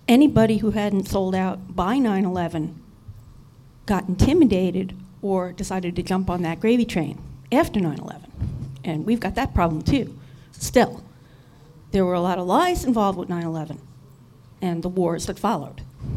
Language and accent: English; New York, United States; I'm from New York, and in defense of my beloved home, we have a problem that you guys don't have.